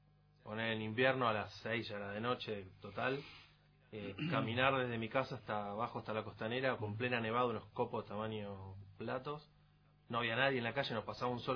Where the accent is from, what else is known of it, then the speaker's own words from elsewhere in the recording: Caseros, Buenos Aires Province, Argentina; moved away as an adult; now in Ushuaia, Argentina; No, yo nací en Buenos Aires. Y vine nací en Capital, vivía en la provincia, en Caseros, uh-huh. Por ahí cerca. Bueno, estoy acá hace 17 años.